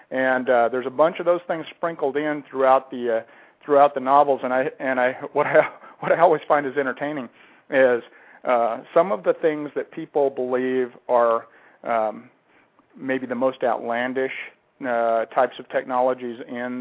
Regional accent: Lincoln, New Mexico, United States; also born or lived in Roswell; I grew up in that area, but I grew up in a little town. You know, Roswell's not big. It's a town of about 50,000 people. But I grew up in a town that makes it look big, a little town called Lincoln

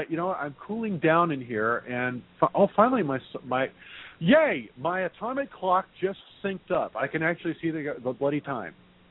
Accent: California, United States; You know, I'll be like, hey, how you doing? I'm from California.

